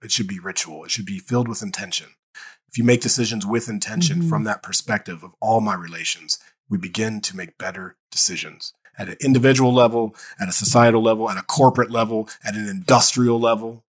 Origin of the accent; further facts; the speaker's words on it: Dayton, Ohio, United States; I grew up in Dayton, Ohio. So I'm in Ohio.